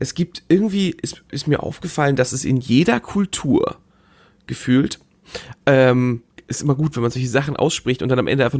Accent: Germany; born there; ich bin ein halber Immi, weil ich bin halb Pole, ne? Ich bin zwar in Deutschland geboren, aber meine Eltern kommen halt aus Polen. Und dann bin ich aber noch nach Köln gezogen.

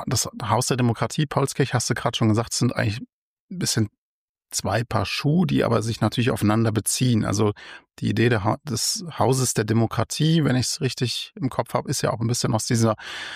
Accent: Frankfurt, Hesse, Germany; Für uns als Frankfurter ist es natürlich total naheliegend, die Paulskirche

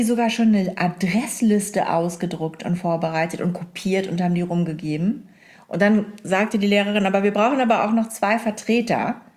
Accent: Lower Saxony, Germany; Ich kann ja was ab, ich bin Ostfriesin.

